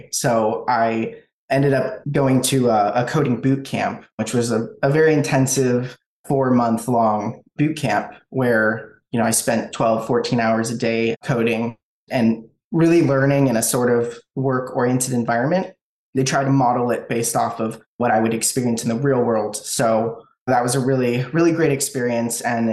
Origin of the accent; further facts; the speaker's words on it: California, United States; Yeah, so I grew up in Riverside County, California. It was a pretty rural equestrian area.